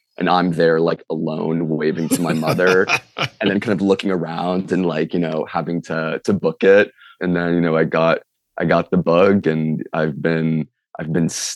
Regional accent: Minneapolis, Minnesota, United States; now in Brooklyn, United States; I'm from Minneapolis, Minnesota. I live in Brooklyn

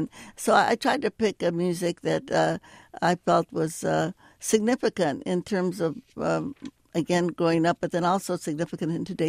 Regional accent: Stockton, California, United States; I grew up in Stockton, California, which had a lot of ethnic diversity, thank goodness.

